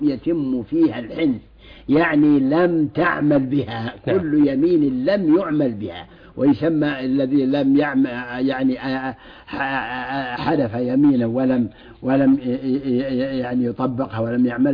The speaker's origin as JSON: {"language": "Arabic", "country": "Saudi Arabia", "said": "غير بلادنا السعودية"}